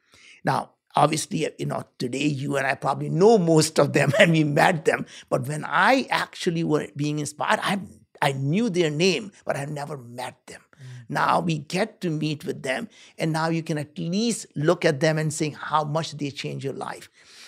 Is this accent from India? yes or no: yes; India; as you know, I grew up in India. We were very poor.